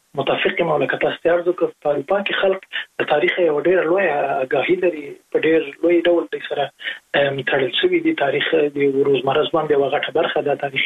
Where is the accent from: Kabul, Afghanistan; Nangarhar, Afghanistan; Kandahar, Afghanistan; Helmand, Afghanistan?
Nangarhar, Afghanistan; Jalalabad; زه په جره لابات کې لوی سوی